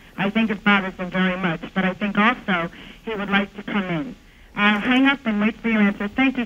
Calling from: Stewartsville, New Jersey, United States; I'm from Stuartsville, New Jersey.

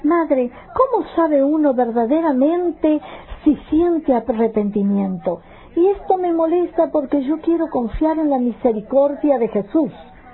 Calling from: Philadelphia, Pennsylvania, United States; Soy de Filadelfia.

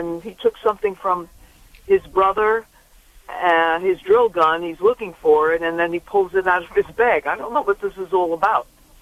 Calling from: New York, United States; from New York.

